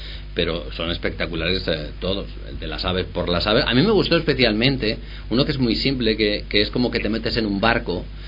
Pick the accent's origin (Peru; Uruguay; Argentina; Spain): Spain; que somos así los españoles